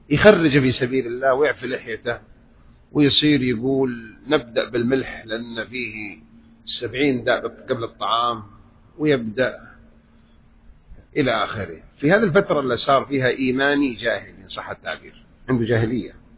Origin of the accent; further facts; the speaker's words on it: Saudi Arabia; يدرسوه في المدارس عندنا في السعودية